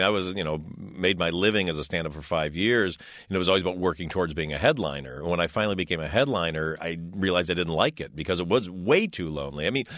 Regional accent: Detroit, Michigan, United States; which made no sense because I was a kid from Detroit.

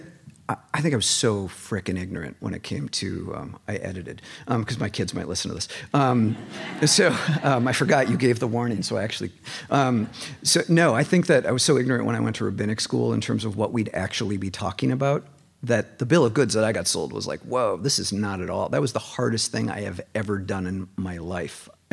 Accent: Minneapolis, Minnesota, United States; I'm from Minneapolis, where it was, by the way, as my brother was emailing me basically every day last week.

